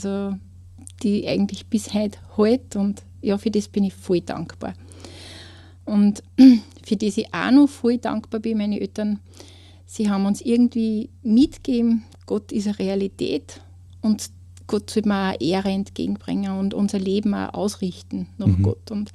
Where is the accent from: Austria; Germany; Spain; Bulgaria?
Austria; Kleinraming, Upper Austria; ich komme aus Kleinramming.